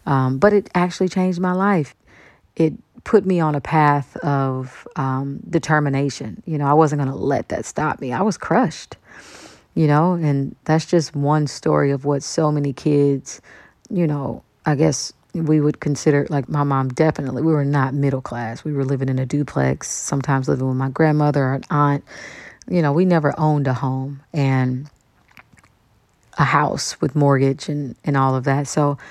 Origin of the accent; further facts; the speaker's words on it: Kansas City, Kansas, United States; And I'm from Wyandotte County, Kansas City, Kansas, and Kansas City, Missouri is like 5 minutes away. It's like a bridge separates us.